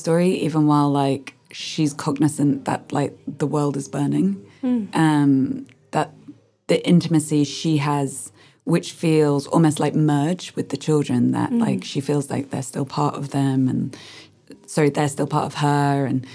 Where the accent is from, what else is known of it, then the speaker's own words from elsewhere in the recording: Hong Kong; But it also came out of my experience growing up in Hong Kong.